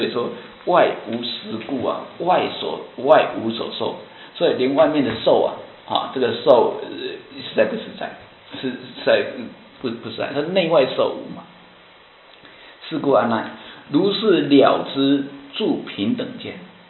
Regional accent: Taiwan; 我们台湾人喜欢吃臭豆腐

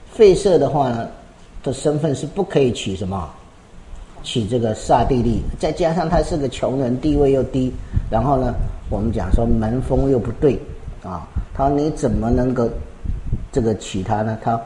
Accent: Taiwan; 这里我们台湾人遇到这样，

